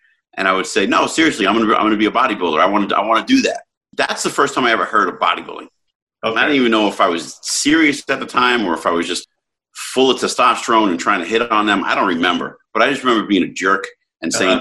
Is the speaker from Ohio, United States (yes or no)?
no; Jersey City, New Jersey, United States; So, believe it or not, I grew up in Jersey City, New Jersey